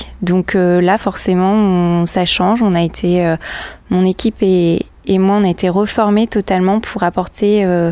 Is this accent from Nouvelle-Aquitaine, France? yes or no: yes; Rochefort, Nouvelle-Aquitaine, France; j'étais à Poitiers et je suis retournée ici puisque je suis originaire de Rochefort.